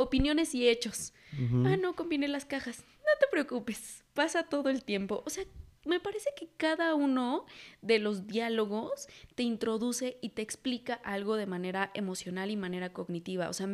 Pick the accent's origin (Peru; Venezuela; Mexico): Mexico; nos encontramos con Coco, por ejemplo, que también nos inundó siendo mexicanos.